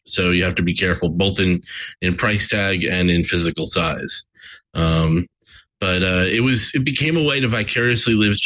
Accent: New Jersey, United States; I grew up in New Jersey, had a strong interest in space when I was a kid, but there's not a lot of space in New Jersey, or at least there wasn't back in the 80s.

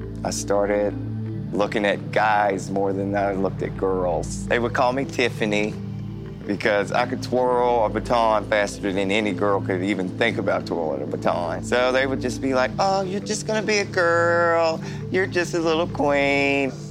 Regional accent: Williamson, United States; I grew up here in Williamson.

